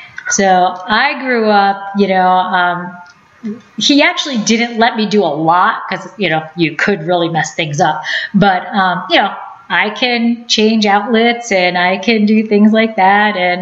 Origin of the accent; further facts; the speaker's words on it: New Jersey, United States; So we are originally from New Jersey.